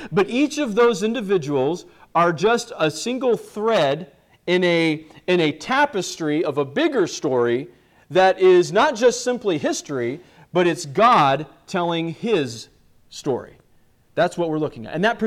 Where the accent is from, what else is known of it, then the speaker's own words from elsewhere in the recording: Mangum, Oklahoma, United States; also born or lived in Illinois; Like, well, I was born in Illinois, and then we moved around, and we moved to Oklahoma, and I was raised in Mangum, and all these things.